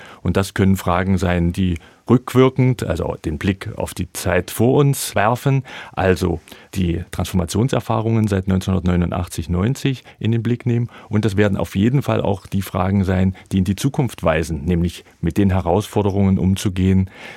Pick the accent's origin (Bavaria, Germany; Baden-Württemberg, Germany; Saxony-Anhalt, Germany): Saxony-Anhalt, Germany; Halle; born there; In Halle an der Saale.